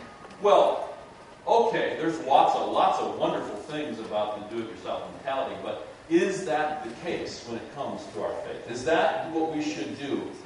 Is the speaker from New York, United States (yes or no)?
no; Michigan, United States; Did you know I was from Michigan?